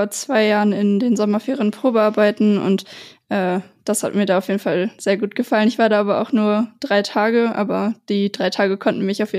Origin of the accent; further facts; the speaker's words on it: North Rhine-Westphalia, Germany; Ja, ich komme aus dem Münsterland, also in der Nähe von Münster wohne ich, genau.